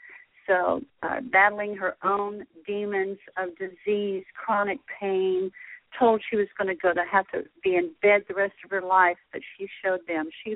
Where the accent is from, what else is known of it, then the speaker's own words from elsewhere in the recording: Texas, United States; I know I'm just slaughtering her name because I'm Texan, so I do that.